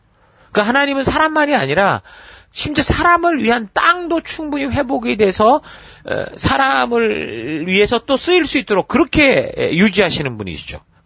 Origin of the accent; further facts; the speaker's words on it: South Korea; now in Australia; 우리는 한국인으로서 지금 호주에서 우리 사회가 미국과 같이 다양한 그 다민족 국가의 현실 속을 살아가고 있는데